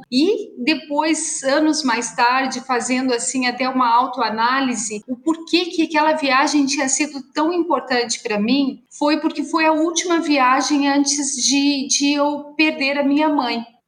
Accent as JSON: {"language": "Portuguese", "town": "Vacaria", "region": "Rio Grande do Sul", "country": "Brazil", "said": "Bom, eu sou gaúcha, eu sou da Serra Gaúcha, de uma cidade chamada Vacaria."}